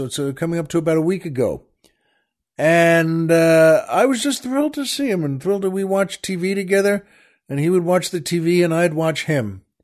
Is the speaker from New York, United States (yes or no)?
yes; New York, United States; This was from where I grew up on Long Island.